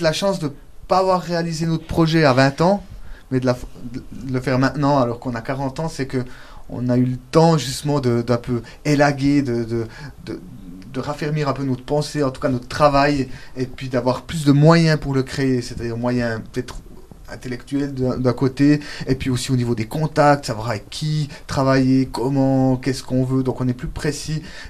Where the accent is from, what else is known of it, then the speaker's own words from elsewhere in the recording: Biel/Bienne, Bern, Switzerland; Nous, on vient également de Bienne